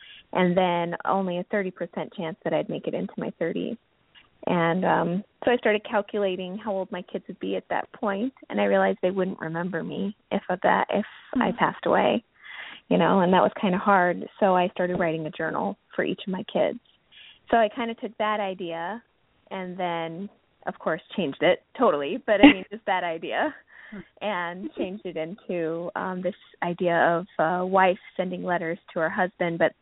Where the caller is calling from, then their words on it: Chicago, Illinois, United States; Well, I'm calling from Chicago. Well, kind of the north suburbs of Chicago, and I've lived here most of my life.